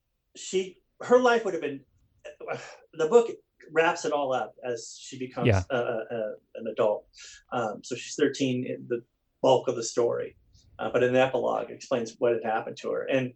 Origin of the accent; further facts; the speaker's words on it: California, United States; I know it sounds, I'm from California, woo!